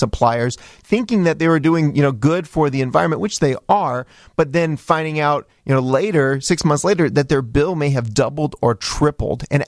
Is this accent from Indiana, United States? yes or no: yes; Indiana, United States; No, not at all. I'm from Indiana. We don't have a choice in Indiana.